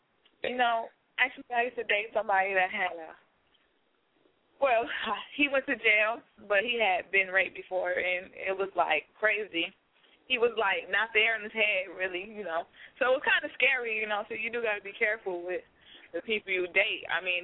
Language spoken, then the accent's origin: English; Florida, United States; now in Los Angeles, United States; But we're from Florida, and I moved to L.A.